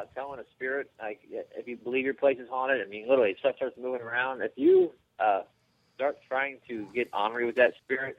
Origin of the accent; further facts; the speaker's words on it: New Jersey, United States; I'm from Jersey. I should know it.